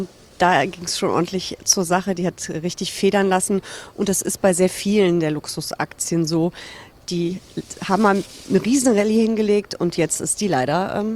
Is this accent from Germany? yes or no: yes; Düsseldorf, North Rhine-Westphalia, Germany; in meiner Heimatstadt Düsseldorf